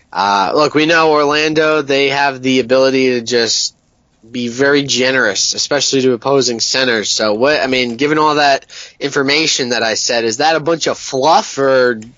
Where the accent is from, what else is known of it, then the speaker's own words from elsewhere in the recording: England, United Kingdom; Risen, what a, and I'm the English guy here.